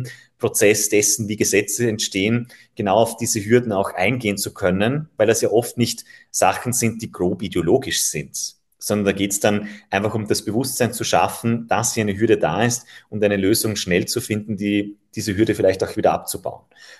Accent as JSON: {"language": "German", "town": "Mellau", "region": "Vorarlberg", "country": "Austria", "tie": "born or raised there", "said": "Ich bin ja auch Gemeindevertreter in meiner Heimatgemeinde Mellau"}